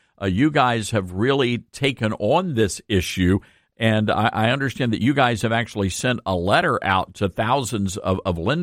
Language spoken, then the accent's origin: English; Memphis, Tennessee, United States; I own the news radio station in my hometown of Memphis.